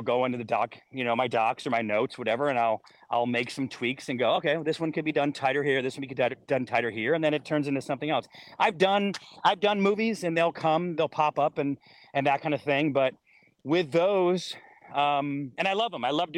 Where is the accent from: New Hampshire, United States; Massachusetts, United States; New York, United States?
New York, United States; Syracuse; born or raised there